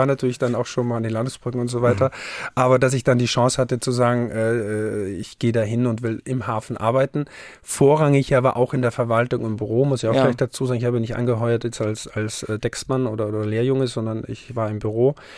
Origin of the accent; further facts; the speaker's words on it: Haus, Styria, Austria; Ich bin wirklich aus dem Ennstal, also Haus im Ennstal ist mein Heimatort, das ist in der Dachstein-Dauern-Region, der höchste Berg in der Steiermark, und da ist Skifahren.